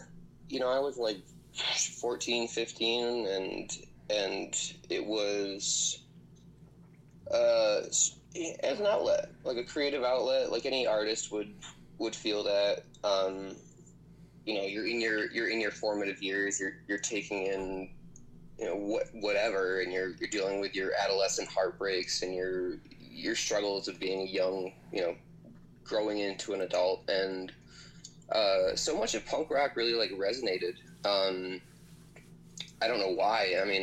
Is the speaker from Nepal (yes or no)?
no; Syracuse, New York, United States; I grew up in Syracuse, New York, and we had a ska scene.